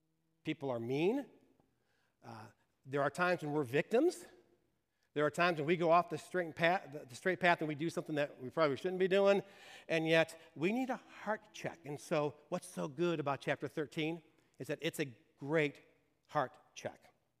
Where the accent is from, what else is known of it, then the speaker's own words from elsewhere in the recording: Detroit, Michigan, United States; at least when I grew up in Detroit, you know, talk is cheap.